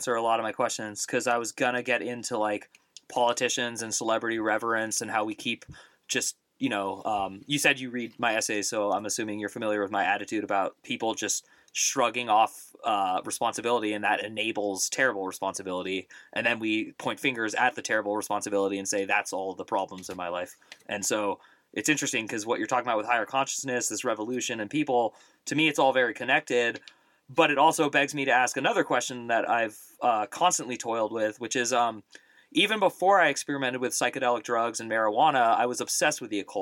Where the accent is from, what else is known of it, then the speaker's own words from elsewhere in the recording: California, United States; we're both from California